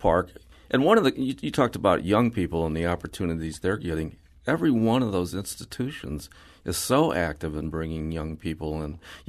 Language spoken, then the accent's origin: English; St. Louis, Missouri, United States; well, I'm from St. Louis. We invented iced tea.